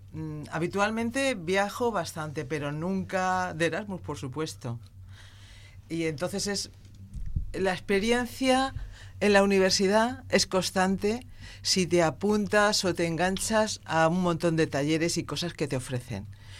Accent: France; Spanish is a second language; Sí, tengo doble nacionalidad, pero soy francesa.

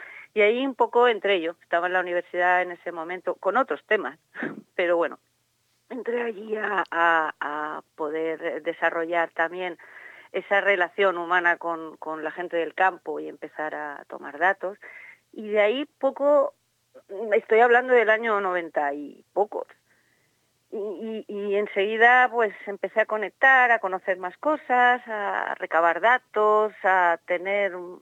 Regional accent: Elche, Valencian Community, Spain; soy de Elche, entonces un poco de ahí me llega la relación directa desde la infancia con las palmeras, con el palmeral.

